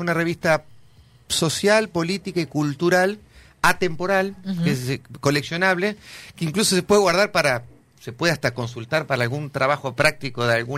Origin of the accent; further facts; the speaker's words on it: La Paz, Bolivia; Vos sabés que yo que soy de La Paz y por lo tanto me de la ciudad de La Paz